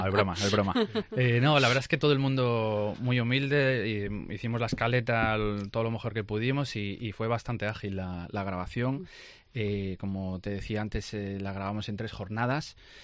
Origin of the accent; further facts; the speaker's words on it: Santiago de Compostela, Galicia, Spain; Yo pienso que me crié en los 90 en Santiago